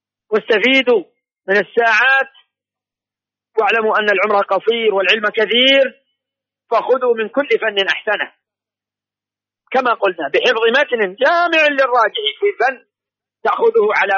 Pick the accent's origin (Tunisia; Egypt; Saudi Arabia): Saudi Arabia; هذه البلاد عندنا في المملكة العربية السعودية